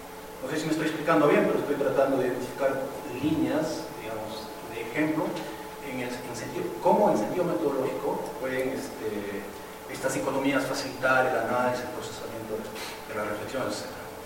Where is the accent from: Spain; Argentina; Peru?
Peru; Soy peruano y justamente por eso quería hacer esta reflexión.